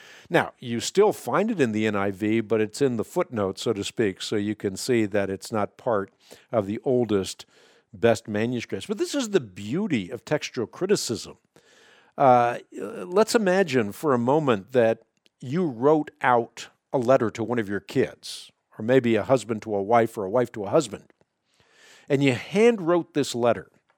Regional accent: Netherlands; born there; English is a second language; I was born in Holland, so I'm a Dutchman, so was he.

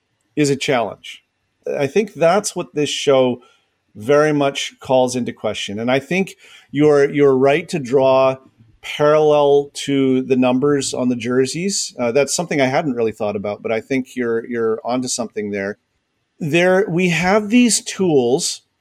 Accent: Canada; I grew up in Canada. I watch hockey. I'm Canadian and I live in Canada

